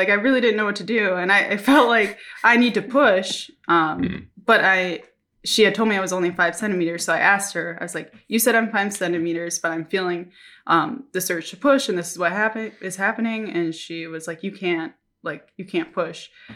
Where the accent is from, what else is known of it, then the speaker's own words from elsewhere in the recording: Minnesota, United States; now in Japan; Like, I'm from Minnesota. Like, I love snow.